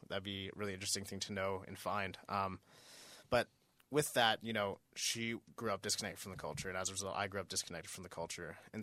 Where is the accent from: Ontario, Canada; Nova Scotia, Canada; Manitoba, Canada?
Ontario, Canada; Keswick; So I myself, I grew up in Keswick, Ontario, just outside of Toronto. I grew up the white side of my family. I was the only Inuk that I knew for most of my entire life.